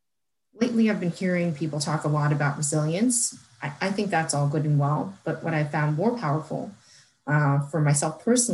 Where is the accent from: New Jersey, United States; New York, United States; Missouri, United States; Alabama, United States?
New York, United States; Brooklyn; One point in time that really stands out for me is growing up in Brooklyn post 9/11.